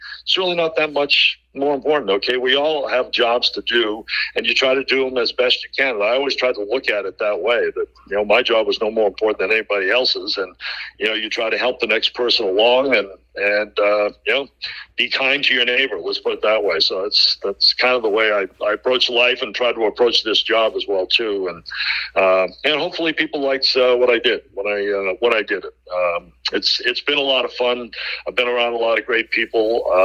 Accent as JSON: {"language": "English", "town": "Boston", "region": "Massachusetts", "country": "United States", "lives_now": "New York, United States", "said": "And here I am still in New York after all these years, a Bostonian in New York. But I guess I'm officially a New Yorker now."}